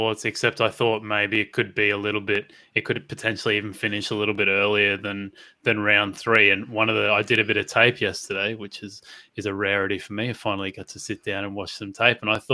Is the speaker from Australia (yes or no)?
yes; Australia; being Australian